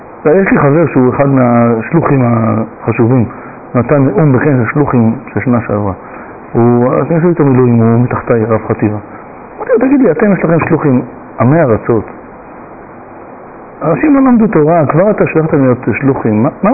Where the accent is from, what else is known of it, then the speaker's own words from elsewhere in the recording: Bat Yam, Tel Aviv District, Israel; אני הגעתי מבת ים ובת ים יש 120 בתי כנסת